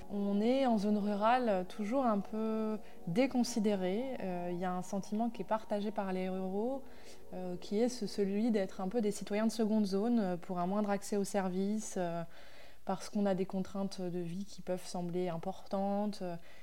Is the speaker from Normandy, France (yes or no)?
yes; Normandy, France; Moi, j'ai grandi à la campagne, mais pas dans cette campagne-là. J'ai grandi en Normandie